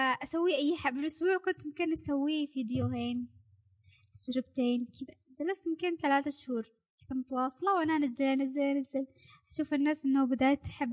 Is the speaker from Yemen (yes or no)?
yes; Yemen; لأنه أساسا مواد هالميك اب مش موجودة عندنا في اليمن، ضروري تأخذيها من الخارج